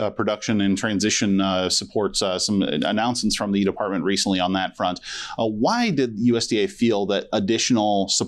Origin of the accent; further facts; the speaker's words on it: South Dakota, United States; I'm originally from South Dakota